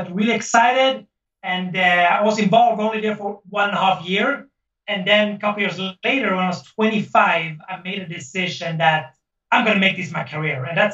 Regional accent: Sweden; So I grew up in Sweden. I spent every summer of my life in Sicily, but some Swedish Italian.

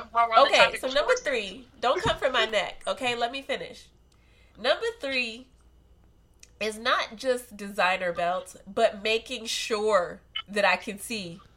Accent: Boston, Massachusetts, United States; I'm from Boston. I don't know what it's like to rep other teams.

